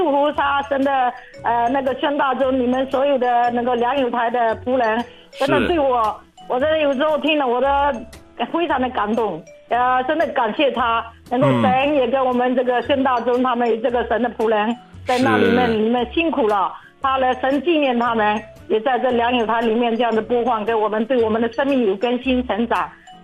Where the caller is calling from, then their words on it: Fujian, China; 我是福建的